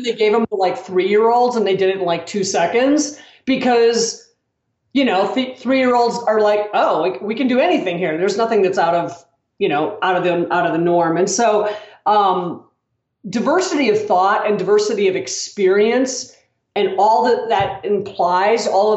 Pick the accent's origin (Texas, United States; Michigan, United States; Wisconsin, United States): Wisconsin, United States; It's a really weird, dorky thing, but I'm from Wisconsin. And one of the things that's really big in Wisconsin in the summers is water skiing shows.